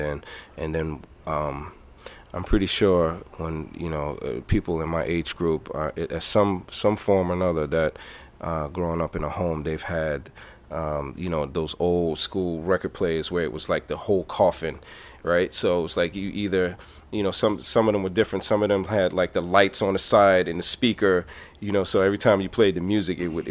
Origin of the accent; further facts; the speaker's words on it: New York City, New York, United States; My heroes in my area, I grew up in East Flatbush, Brooklyn, right? On East 96 and Church.